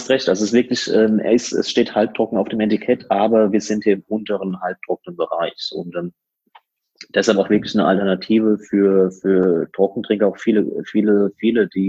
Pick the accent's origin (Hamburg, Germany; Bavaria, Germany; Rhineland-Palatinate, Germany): Rhineland-Palatinate, Germany; Wir sind ja auch hier bei uns in der Pfalz.